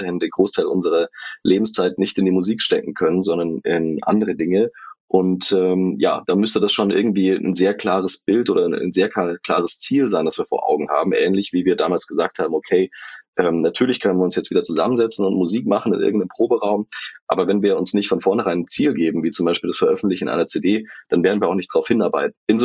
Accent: Germany; accent: German; Also bislang wurde uns nur vorgeworfen, dass unser Akzent, also unser deutscher Akzent, zu vordergründig ist, aber dafür dann nicht gut genug gemacht ist.

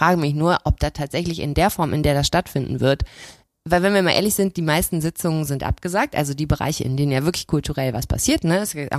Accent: Cologne, North Rhine-Westphalia, Germany; als Kölnerin oder zumindest als so lange in Köln wohnend und auch in diesem Umfeld aufgewachsen sein, dass ich mir einfach rausnehme, mich als Kölnerin zu bezeichnen

